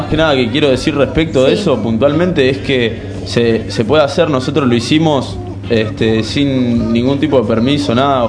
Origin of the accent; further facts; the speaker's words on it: San Martín de los Andes, Neuquén, Argentina; Somos una familia de San Martín de los Andes, un pueblo en Neuquén, Patagonia.